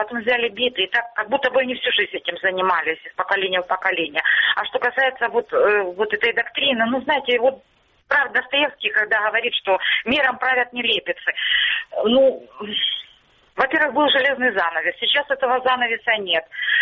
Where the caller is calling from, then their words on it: Luhansk Oblast, Ukraine; Здравствуйте … Луганщина.